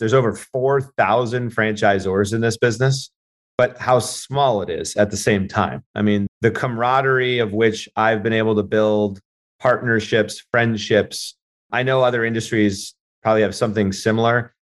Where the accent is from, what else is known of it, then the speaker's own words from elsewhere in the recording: New York, United States; And then they were from Baltimore. I'm from New York.